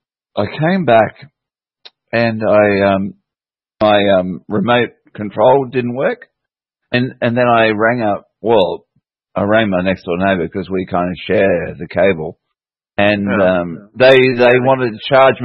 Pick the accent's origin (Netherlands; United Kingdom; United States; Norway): Netherlands; I'm from Holland, and you're listening to Fakeologist Radio on fakeologist.com.